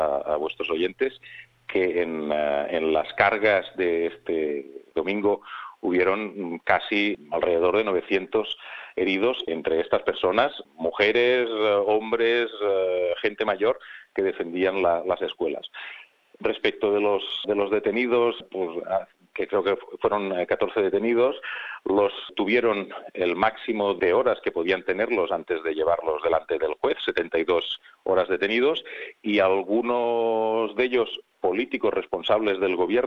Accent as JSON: {"language": "Spanish", "town": "Alella", "region": "Catalonia", "country": "Spain", "tie": "born or raised there", "said": "como podía ser los mismos de mi pueblo, de Alella"}